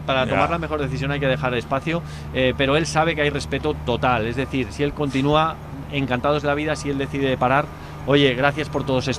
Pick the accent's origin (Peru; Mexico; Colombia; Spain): Spain; Barcelona, Catalonia; accent: Catalan; Yo soy de Barcelona